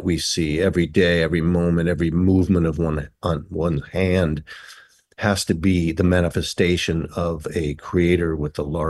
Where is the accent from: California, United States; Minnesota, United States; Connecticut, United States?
Minnesota, United States; St. Louis Park; Yeah, I grew up in St. Louis Park, Minnesota.